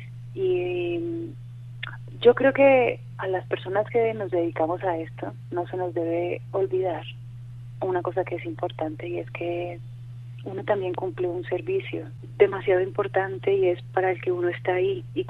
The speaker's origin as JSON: {"language": "Spanish", "town": "Cali", "region": "Valle del Cauca", "country": "Colombia", "tie": "born or raised there", "said": "reconocer un poco mi adolescencia, que fue en Cali"}